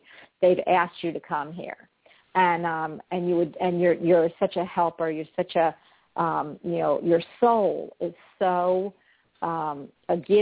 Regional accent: Florida, United States; But anyway, I'm taking him up there in the snow, and we're from Florida, and I will not be here for a week.

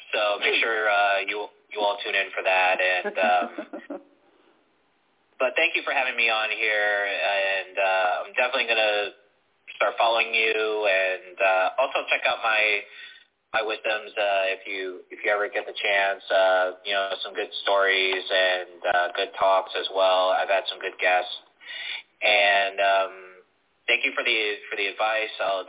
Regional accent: Dorchester, Massachusetts, United States; Also, I'm from Dorchester, Massachusetts, which is home of the Wahlbergs.

